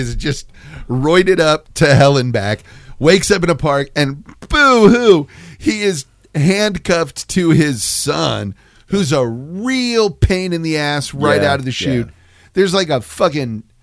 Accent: San Antonio, Texas, United States; Dude, I grew up in San Antonio, and I have had to exit in front of Central Park Mall.

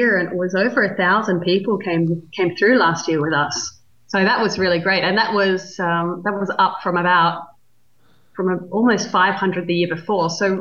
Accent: Australia; now in Italy; I am from Australia.

